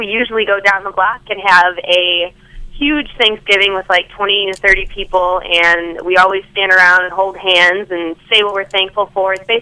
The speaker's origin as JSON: {"language": "English", "town": "Calumet City", "region": "Illinois", "country": "United States", "lives_now": "Elmhurst, United States", "said": "I am originally from Calumet City. I went to Marian Catholic High School and then Northern Illinois University."}